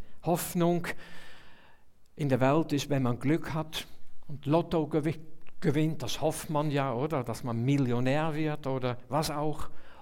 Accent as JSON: {"language": "German", "country": "Netherlands", "tie": "born or raised there", "lives_now": "Switzerland", "said": "Ich komme natürlich aus einem anderen Land. Also ich bin in den Niederlanden geboren und teilweise aufgewachsen. Aber Bürger von Lufringen und von Zürich. Stadtzürcher sogar"}